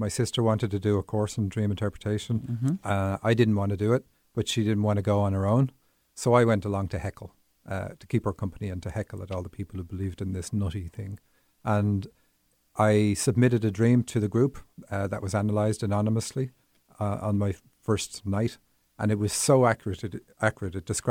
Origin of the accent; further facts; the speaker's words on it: Dublin, Leinster, Ireland; moved away as an adult; now in Seattle, United States; I was born in Dublin, Ireland, and grew up there. So I did come to the States for 5 years when I was 19. Went back with an American wife and kids.